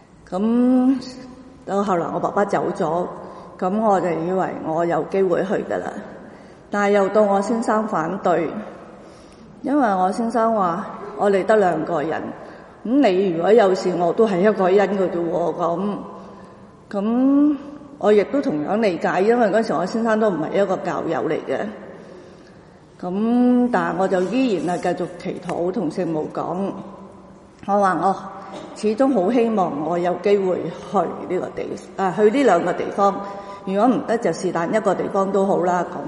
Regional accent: China; 咁我哋中國人成日都會話應該尋下根嘅咁話。

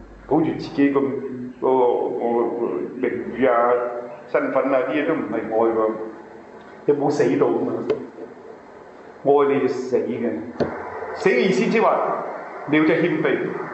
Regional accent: Hong Kong; 我香港方法，你都要你要跟住我哋香港人做嘢噶

